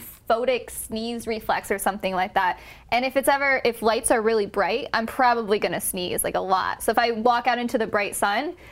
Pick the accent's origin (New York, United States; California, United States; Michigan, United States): Michigan, United States; I grew up in Northern Michigan though